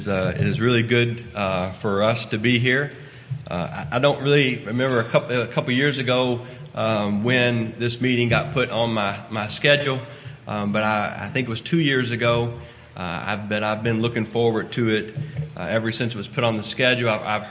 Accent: Kentucky, United States; also born or lived in Indiana / Arkansas / Mississippi; now in Albany, United States; Most people in Albany think that I'm from Texas, but I'm actually from Kentucky. Born and raised in Kentucky, and spent my first 10 years preaching just across the river in southern Indiana.

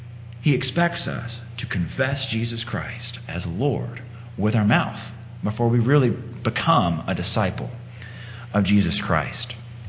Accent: Alabama, United States; I sometimes don't confess as much that I'm from the South by my speech. A lot of people are like, "Wait, you're from Alabama?" It's like, 'cause I don't always talk like I used to talk a little more when I was living down there.

